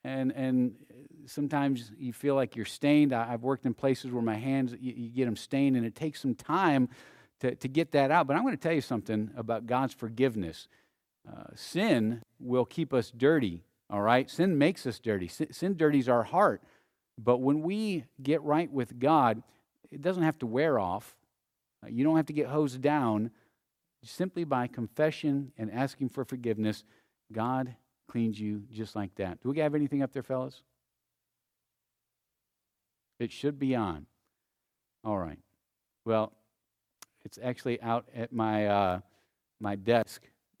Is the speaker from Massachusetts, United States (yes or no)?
no; Tucson, Arizona, United States; Now, I grew up in Tucson. We didn't have a lot of hogs, but we didn't have any at my house.